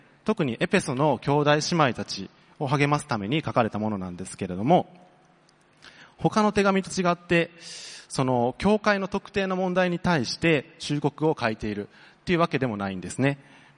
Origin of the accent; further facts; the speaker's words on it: Sakai, Osaka, Japan; accent: Osaka dialect; 私は先ほども紹介にあったように大阪府の堺市で生まれ育ちました。おそらくというよりかは確実に大阪弁がこのメッセージの中で出てくる、